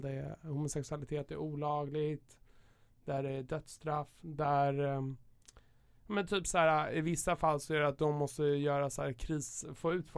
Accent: Stockholm, Stockholm County, Sweden; Ja, jag är från Stockholm.

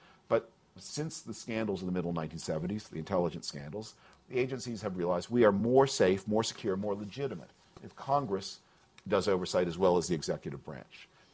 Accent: Canada; I grew up in Canada. I still spend a lot of time there

